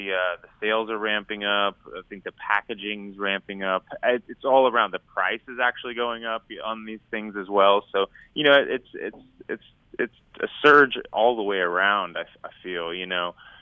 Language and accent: English; Dallas, Texas, United States; growing up in Dallas, I worked at record stores all throughout high school